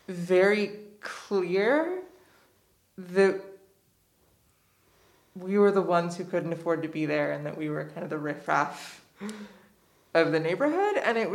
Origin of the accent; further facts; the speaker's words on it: Pikesville, Maryland, United States; I was born in Baltimore City. I grew up in Baltimore County. I was born at Sinai Hospital, sort of right on the city line. I grew up in Pikesville, which is a very Jewish area.